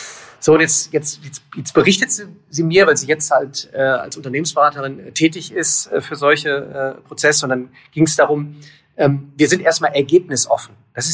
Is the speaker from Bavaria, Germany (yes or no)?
no; North Rhine-Westphalia, Germany; Und ich komme aus Remscheid-Solingen-Wuppertal, Bergisches Städtedreieck.